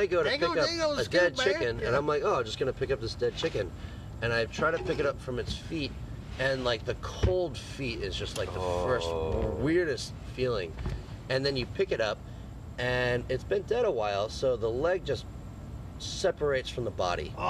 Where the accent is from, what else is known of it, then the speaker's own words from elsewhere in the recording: Georgia, United States; I grew up in Georgia.